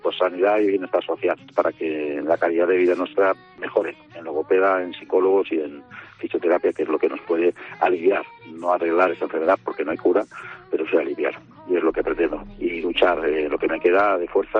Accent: Basque Country, Spain; now in Málaga, Spain; Yo resido en Málaga, soy vasco

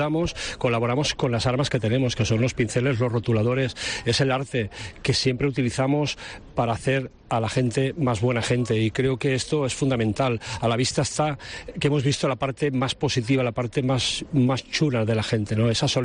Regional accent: Llombay, Valencian Community, Spain; mi pueblo, Llombay. Yo soy de Llombay

